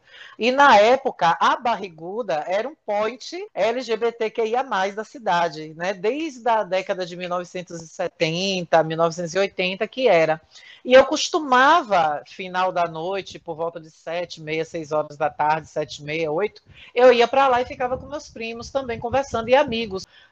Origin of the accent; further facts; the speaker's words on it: Riachão do Jacuípe, Bahia, Brazil; also born or lived in Feira de Santana; eu nasci em Feira de Santana, mas minha infância toda foi aqui em Riachão.